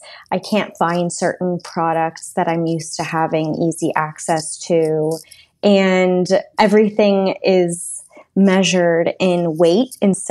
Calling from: Amsterdam, North Holland, Netherlands; I am calling from Amsterdam.

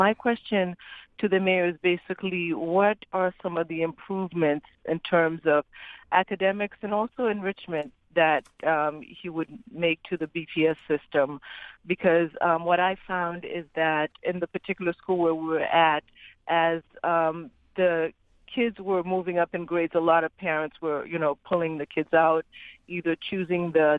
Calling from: Hyde Park, Massachusetts, United States; from Hyde Park. I've been a resident in Hyde Park for 13 years

